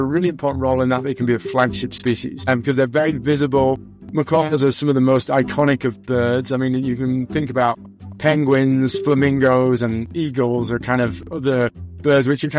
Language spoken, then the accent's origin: English; Northern England, United Kingdom; Growing up in North England, I was a bit of an oddball